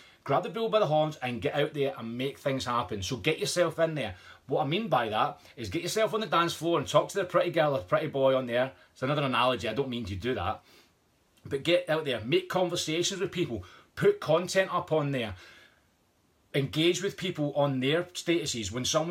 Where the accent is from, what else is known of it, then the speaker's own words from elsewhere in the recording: Scotland, United Kingdom; I'm Scottish, don't like spending £80 on something I don't need.